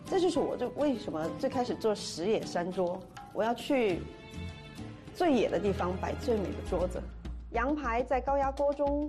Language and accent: Chinese; Chongqing, China; 因为我是在重庆长大的，然后从初中开始摇滚乐就进入了我的生活。